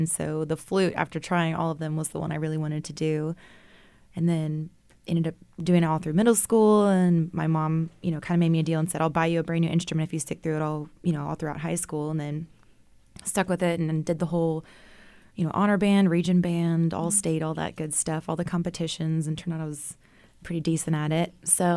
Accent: Cypress, Texas, United States; So actually, when I first started, I was going to Arnold Middle School down in Northwest Houston

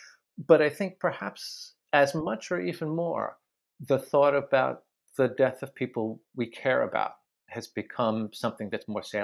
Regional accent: New York, United States; I grew up in New York. I have friends in New York.

